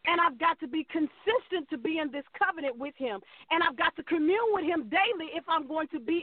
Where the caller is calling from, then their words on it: Houston, Texas, United States; I'm calling from Houston, Texas.